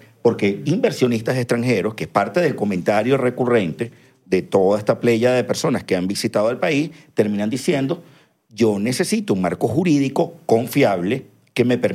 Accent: Venezuela; yo creo que a nosotros nos viene un sangre, sudor y lágrimas en función de los como ser venezolanos.

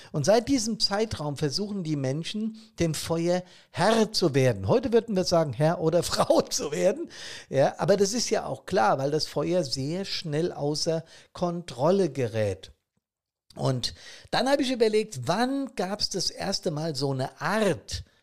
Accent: Hesse, Germany; Frankfurt am Main, da in der Nähe, wo ich herkomme.

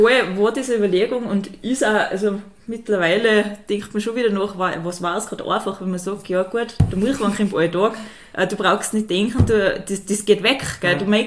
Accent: Sankt Johann in Tirol, Tyrol, Austria; Also ich bin ursprünglich von Sanktehan, nicht ganz Winke, also von Reitham. Und auch von einem Bauern.

